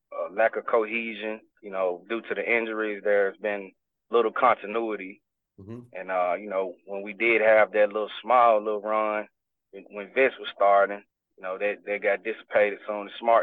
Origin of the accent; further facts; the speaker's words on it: Memphis, Tennessee, United States; Like I said, I'm pretty much from Memphis.